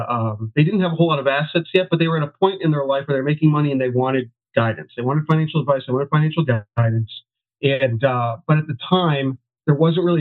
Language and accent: English; Northeast, United States; also born or lived in Southern Pennsylvania; now in Tampa, United States; I was from the Northeast most of my life and, got tired of the cold weather.